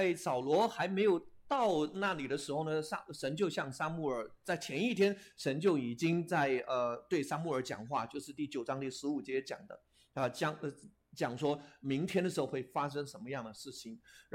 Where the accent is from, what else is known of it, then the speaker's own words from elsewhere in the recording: China; now in United States; 对于我而言，当我在想说从这个中国大陆来到美国这一路的时候呢，好像也有很多个偶然